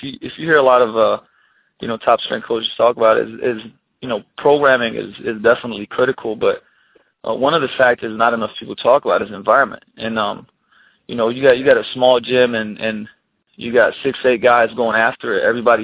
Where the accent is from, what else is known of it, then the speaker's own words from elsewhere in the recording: Slovenia; English is a second language; I'm originally from Slovenia, former Yugoslavia.